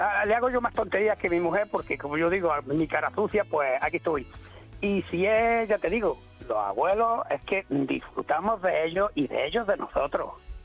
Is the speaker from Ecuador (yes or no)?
no; Andalusia, Spain; Hombre, pues, como decimos aquí, como hacemos andaluces, ¿sabe usted?